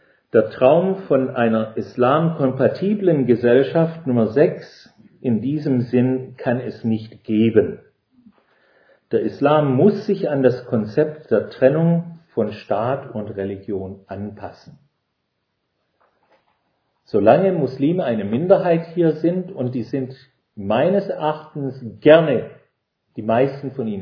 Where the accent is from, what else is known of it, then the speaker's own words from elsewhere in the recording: Ontario, Canada; now in Germany; In meiner Heimat in Kanada, in Ontario, in der Provinz Ontario